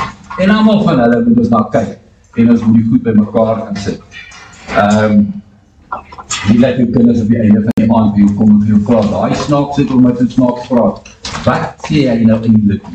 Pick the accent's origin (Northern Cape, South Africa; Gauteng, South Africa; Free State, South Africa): Free State, South Africa; Ek kom daar die Vrystaat uit, daar kom van die Free State.